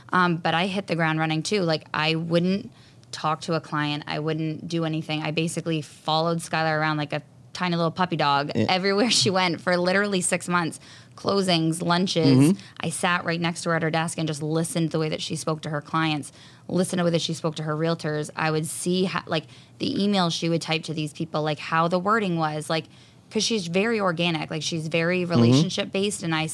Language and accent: English; Maine, United States; I mean, we're from Maine. I mean, there's not many mortgage brokerage.